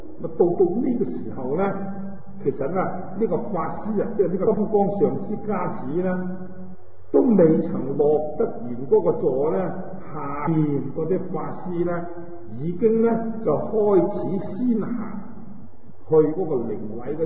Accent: China; 咁弥勒菩萨在我哋中国人嚟讲咧，咁啊亦都咧好出名啊。

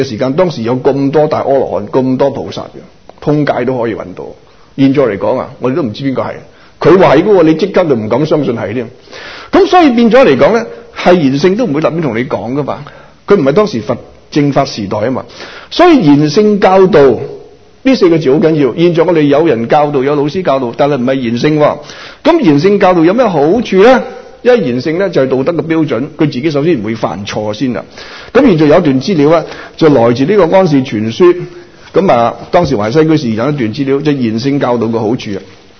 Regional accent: Guangdong, China; 我哋广东人有个俗语啊，读坏诗书包坏脚。

